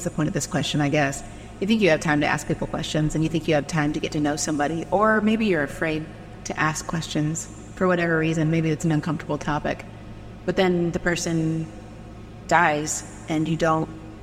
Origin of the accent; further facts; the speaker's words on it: Indiana, United States; I was like, no, I'm really from Indiana, but I was proud of that.